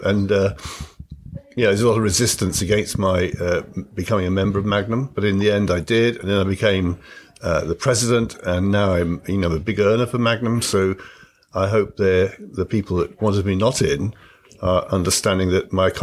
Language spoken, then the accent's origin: English; South East England, United Kingdom; I was brought up in Surrey, which is a suburb of London. I mean, it's a bit, a bit boring because it's a boring place to live. And I was very happy to get away and go to college in Manchester when I was 18.